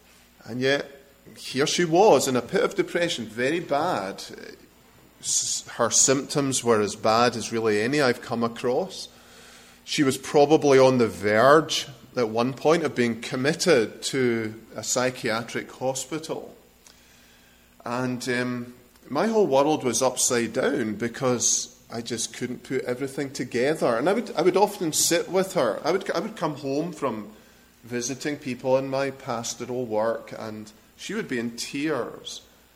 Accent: Texas, United States; also born or lived in Scotland; Well, as you can tell, I'm from Texas, and from Scotland.

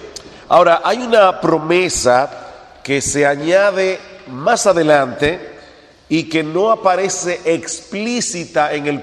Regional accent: Dominican Republic; yo soy palestino de nacional, no de nacional, yo soy dominicano, pero soy palestino de descendencia.

